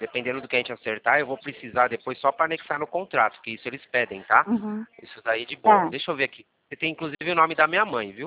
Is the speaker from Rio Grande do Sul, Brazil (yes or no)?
no; Jundiaí, São Paulo, Brazil; Eu sou daqui de Jundiaí